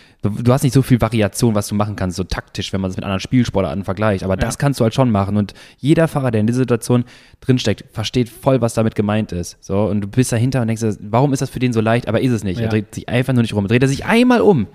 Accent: North Rhine-Westphalia, Germany; bei uns im Sauerland

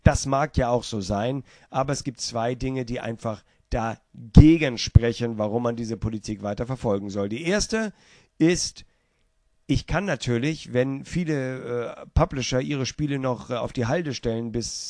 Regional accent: Hamburg, Germany; in meiner Heimatstadt in Hamburg

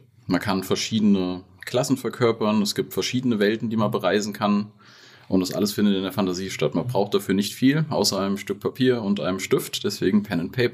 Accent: Fulda, Hesse, Germany; Ich bin hier in Fulda geboren. Ja. Also ich bin tatsächlich aus Fulda-Niesig gebürtig. Hier aufgewachsen, jahrelang gewesen, zwischendurch mal ein bisschen durch Deutschland gereist und gezogen, aber immer wieder den Lebensmittelpunkt hier in Fulda so gehabt.

